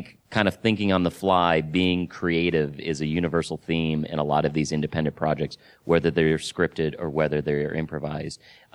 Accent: the South, United States; I grew up in the South. I hadn't had red eye gravy until maybe about a month ago.

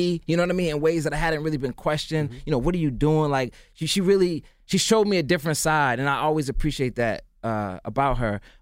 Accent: Zimbabwe; born there; I was born in Zimbabwe.

